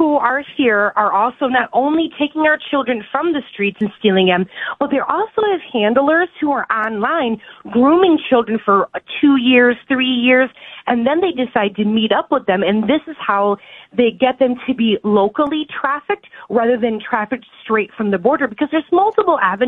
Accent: Detroit, Michigan, United States; I'm from Detroit, Michigan.

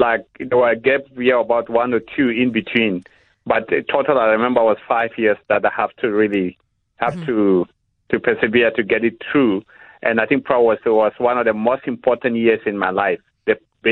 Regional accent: South Sudan; also born or lived in Eritrea; when I grew up in South Sudan, everything was lovely, because that's what I knew.

